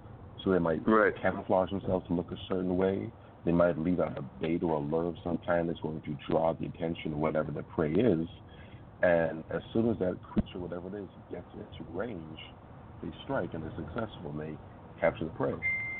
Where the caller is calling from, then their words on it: Miami, Florida, United States; I'm calling from Miami, Florida.